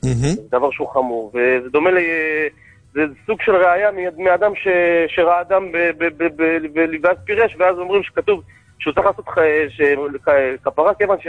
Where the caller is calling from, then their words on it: Bnei Brak, Tel Aviv District, Israel; מבני ברק.